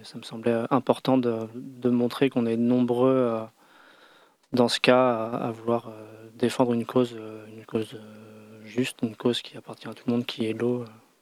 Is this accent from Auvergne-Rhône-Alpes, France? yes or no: no; Nouvelle-Aquitaine, France; Et moi, j'ai 38 ans. Je suis originaire des Deux-Sèvres.